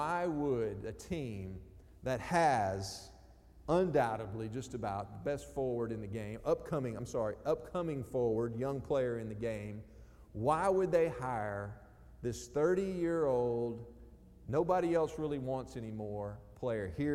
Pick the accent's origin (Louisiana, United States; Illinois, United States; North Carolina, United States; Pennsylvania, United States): Louisiana, United States; So I was born and raised in Louisiana.